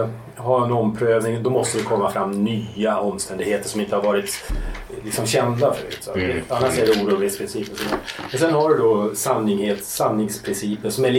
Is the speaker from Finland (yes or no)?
yes; Finland; Ja, jag vet inte om det är för att jag är finne, men...